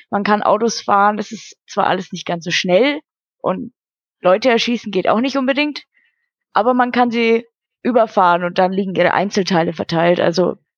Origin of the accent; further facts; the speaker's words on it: Nuremberg, Bavaria, Germany; ich komme aus Nürnberg, ja.